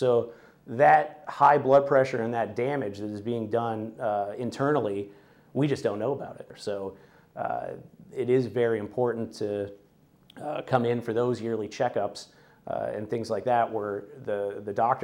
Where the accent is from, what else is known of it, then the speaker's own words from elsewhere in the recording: Kennesaw, Georgia, United States; So I grew up in Kennesaw, just a little ways away from here, and went to college at UGA.